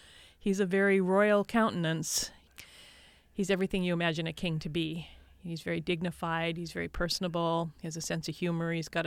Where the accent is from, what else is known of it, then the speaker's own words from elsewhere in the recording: Petersburg, Alaska, United States; And he told the king that I was from Petersburg and that we celebrated a wonderful Soot na Mai down here.